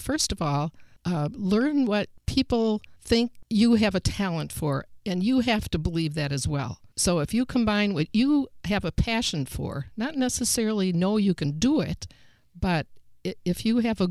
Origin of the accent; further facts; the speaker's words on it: Milwaukee, Wisconsin, United States; also born or lived in Indianapolis; From Milwaukee. Right. And when I moved down to Indianapolis, I didn't know anybody here.